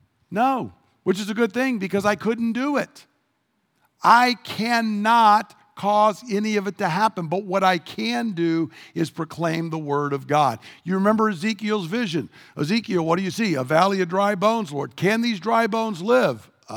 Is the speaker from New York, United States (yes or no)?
no; Georgia, United States; We were about the only people in my hometown that didn't go to church. I mean, if you're in rural Georgia, like the devil would go to church in rural Georgia.